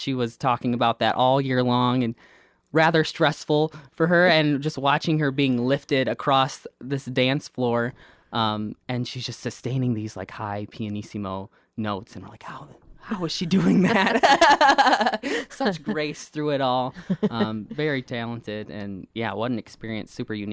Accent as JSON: {"language": "English", "town": "Clio", "region": "Michigan", "country": "United States", "tie": "born or raised there", "said": "I grew up in Clio, Michigan, which is, like you said, over on the east side, kind of by the Flint area, rather small town."}